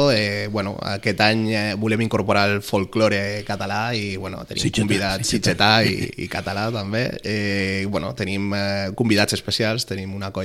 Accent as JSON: {"language": "Catalan", "region": "Valencian Community", "country": "Spain", "said": "Jo sóc valencià."}